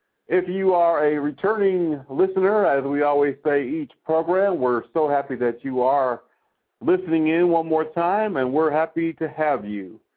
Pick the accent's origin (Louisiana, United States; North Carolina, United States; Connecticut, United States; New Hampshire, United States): Connecticut, United States; Scott is in my home state of Connecticut.